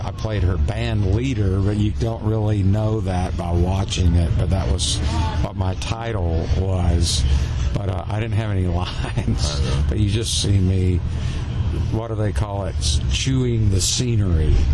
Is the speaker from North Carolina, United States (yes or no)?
yes; North Carolina, United States; born there; I was born in North Carolina.